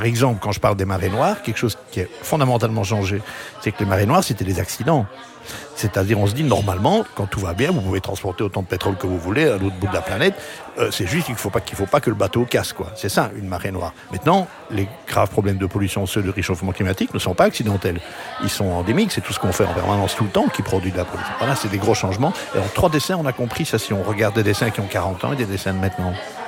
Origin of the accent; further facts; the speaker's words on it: Liège, Wallonia, Belgium; Chez nous, à Liège, c'est des grandes marionnettes en bois qui font un mètre de haut